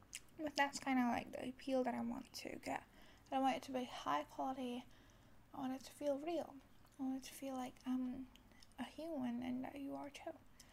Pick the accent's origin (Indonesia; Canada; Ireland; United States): Indonesia; Besides, I'm from Indonesia and they're from Singapore, so it's a very different environment.